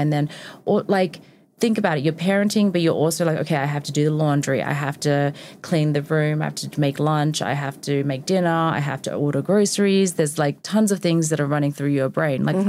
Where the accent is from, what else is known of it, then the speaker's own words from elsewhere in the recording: Australia; But yeah, I think it's more like I'm also Australian.